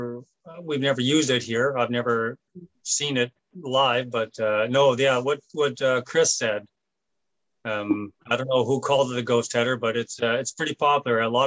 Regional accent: Winnipeg, Manitoba, Canada; I'm from Winnipeg, Canada.

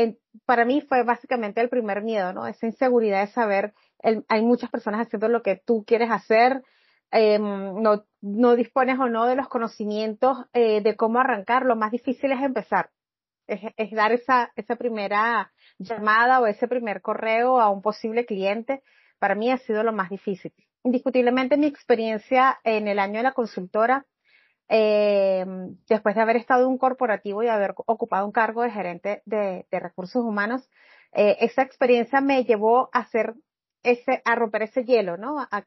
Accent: Caracas, Capital District, Venezuela; Sí, bueno, soy de Caracas, Venezuela.

